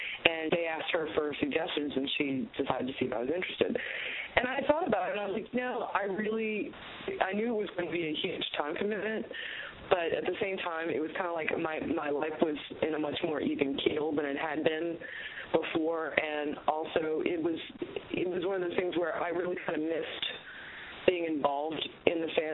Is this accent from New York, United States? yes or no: no; New Orleans, Louisiana, United States; And at the time, I was living in Los Angeles, but I grew up in New Orleans, and all of my family you know, most of my family lives in New Orleans